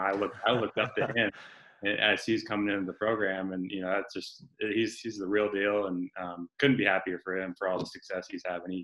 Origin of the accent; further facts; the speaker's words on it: Eugene, Oregon, United States; now in Pullman, United States; I'm from Eugene, Oregon.